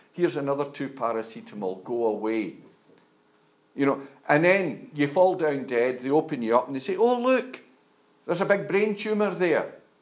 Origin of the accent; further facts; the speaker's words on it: Scotland, United Kingdom; I'm a Scotsman, what can you do?